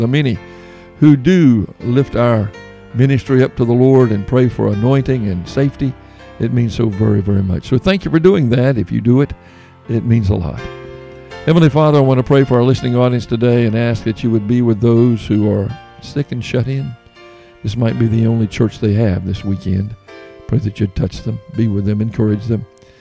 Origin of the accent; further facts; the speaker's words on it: North Carolina, United States; Then traveling to my home state of North Carolina, Fayetteville, North Carolina, March 15 to 17 in the Wesleyan Church there.